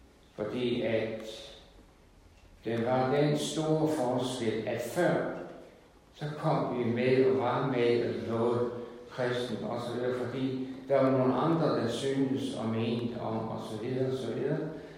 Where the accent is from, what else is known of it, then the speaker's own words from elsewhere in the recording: Ringkøbing, Central Denmark Region, Denmark; Jeg husker hjemme i Ringkøben